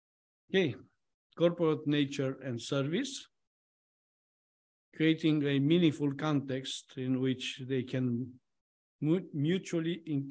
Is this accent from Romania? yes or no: yes; Romania; moved away as an adult; now in United States; I was born in Romania. That means I'm a Romanian. Actually, because of my citizenship, I'm an American Romanian citizen with Romanian roots, but only with American passport.